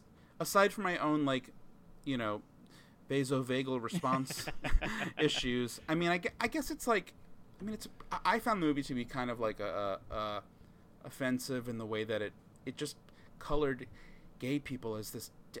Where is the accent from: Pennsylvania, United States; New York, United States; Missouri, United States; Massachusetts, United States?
New York, United States; It's so my parents are from New York. I grew up in Long Island.